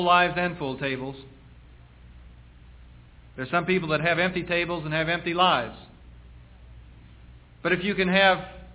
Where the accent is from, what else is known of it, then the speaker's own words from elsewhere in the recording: United States; That I, as an American, that sit down to thank God for the blessings that I have in my freedom